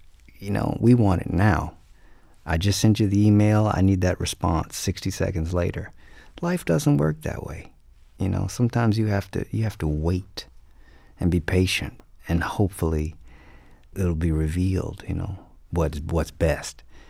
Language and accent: English; Shreveport, Louisiana, United States; Most times when I tell people I'm from Shreveport or I say Louisiana, they always talk about New Orleans, rightly so.